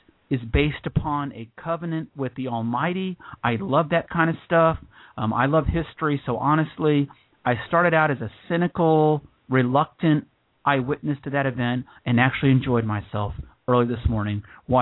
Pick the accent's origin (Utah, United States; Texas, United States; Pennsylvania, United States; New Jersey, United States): Texas, United States; I'm an American, and to make it worse, I'm a Texan. We are cynical about anything that has a monarchy attached to it.